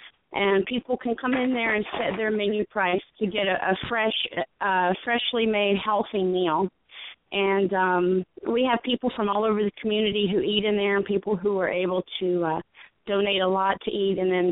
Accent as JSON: {"language": "English", "region": "Alabama", "country": "United States", "lives_now": "Omaha, United States", "said": "Well, I am in Omaha, Nebraska. I'm originally from Alabama, so I'm a Southern girl."}